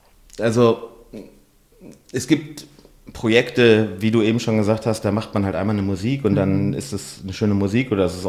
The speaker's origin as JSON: {"language": "German", "region": "North Rhine-Westphalia", "country": "Germany", "said": "ich meine, ich komme ja aus dem Ruhrgebiet, ich bin halbwegs offen"}